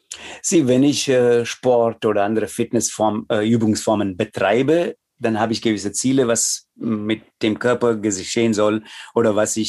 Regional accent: India; ich möchte auch als Inder und auch als Inder, der hier im Westen lebt, möchte ich wirklich klarstellen.

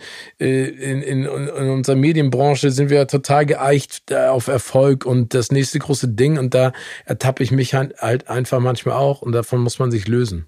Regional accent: Hamburg, Germany; also born or lived in United States; Ich bin zum Teil in Amerika und in Hamburg aufgewachsen.

